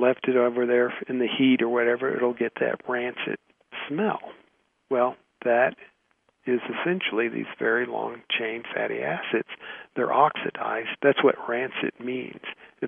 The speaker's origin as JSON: {"language": "English", "region": "the South", "country": "United States", "tie": "born or raised there", "said": "But I grew up in the South, and I like my fried okra and fried chicken, so it's been a transition for me as well."}